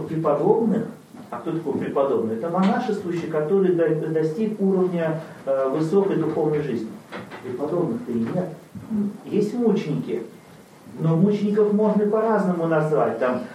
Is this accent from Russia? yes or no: no; Latvia; Ну, я сам из Латвии